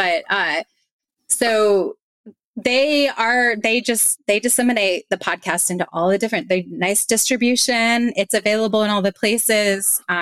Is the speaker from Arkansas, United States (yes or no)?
yes; Fayetteville, Arkansas, United States; also born or lived in New York; I grew up in Fayetteville, Arkansas, and at some point I did move to New York